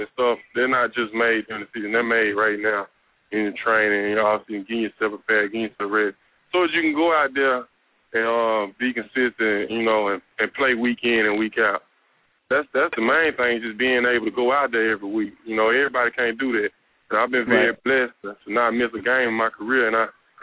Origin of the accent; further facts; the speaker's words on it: Selma, Alabama, United States; I enjoy giving back to my hometown. It's a very historic town of, you know, Selma.